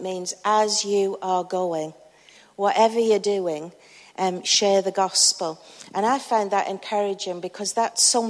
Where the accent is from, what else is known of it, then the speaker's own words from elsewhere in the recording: North East England, United Kingdom; accent: Geordie; and I'm a Geordie, in case you've not recognised that yet